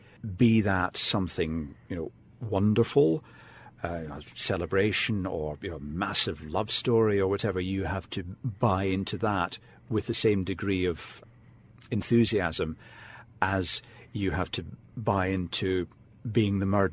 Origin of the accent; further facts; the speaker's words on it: Glasgow, Scotland, United Kingdom; growing up in Glasgow